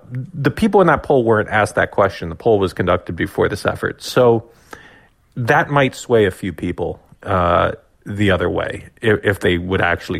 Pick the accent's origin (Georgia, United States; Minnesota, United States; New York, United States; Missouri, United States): New York, United States; I'm not a New Jersey native, but I've always, you know, I grew up in New York State, fairly close to New Jersey